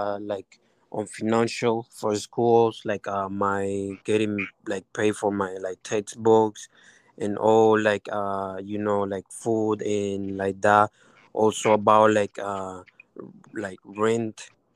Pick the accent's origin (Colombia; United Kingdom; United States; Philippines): Colombia; I was adopted. I'm from Colombia, and I was adopted.